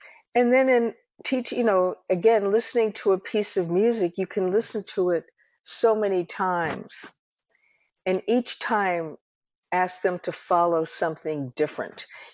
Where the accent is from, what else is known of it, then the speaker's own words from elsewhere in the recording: New York, United States; You know, when we were very young, we would go to a bungalow colony for the summer.